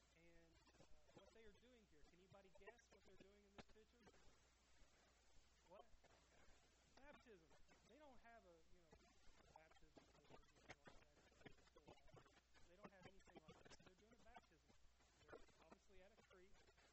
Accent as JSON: {"language": "English", "region": "Tennessee", "country": "United States", "said": "I am from Tennessee."}